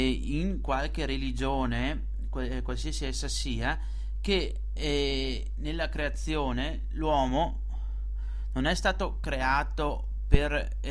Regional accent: Veneto, Italy; Noi come veneti

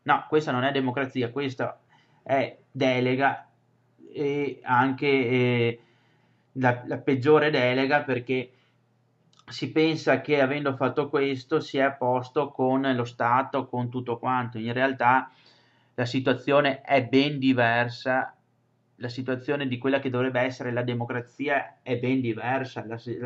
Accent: Veneto, Italy; noi come Veneto Serenissimo Governo, come Veneti, proponiamo uno Stato diverso

